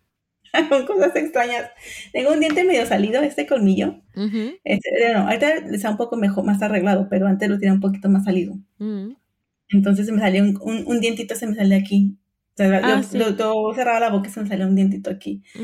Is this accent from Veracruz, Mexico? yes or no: no; Torreón, Coahuila, Mexico; yo soy mexicana, nacida en Torreón, Coahuila, 100% lagunera